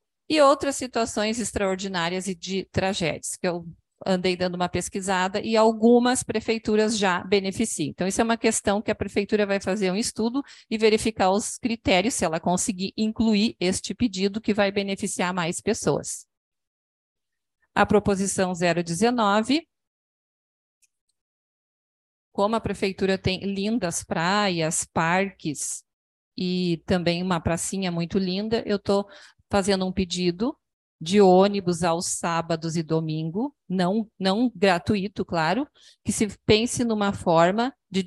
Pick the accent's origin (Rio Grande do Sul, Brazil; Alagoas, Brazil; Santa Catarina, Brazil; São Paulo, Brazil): Rio Grande do Sul, Brazil; Douradilho; nós temos alunos, inclusive do Douradilho, que eu sou do Douradilho, que frequentam a escola